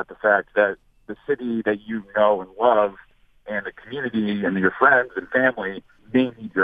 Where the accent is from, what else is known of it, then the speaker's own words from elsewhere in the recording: New England, United States; now in Florida, United States; We're from New England originally.